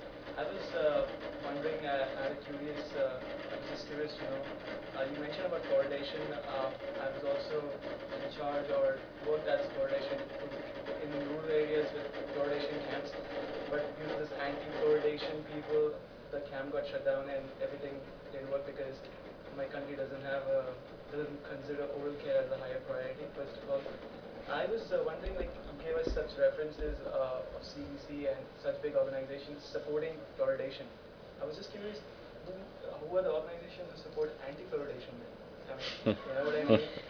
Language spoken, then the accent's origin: English; India; I'm a dentist from India, and I did my master's in public health.